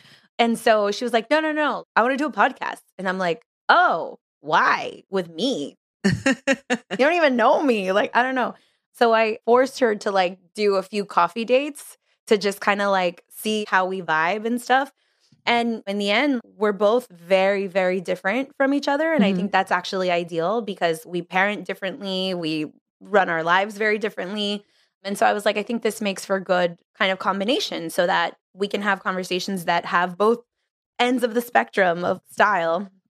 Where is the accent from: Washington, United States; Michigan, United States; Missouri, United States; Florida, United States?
Florida, United States; Miami; Okay, so I am a Miami native. I was born in Miami, Peruvian parents.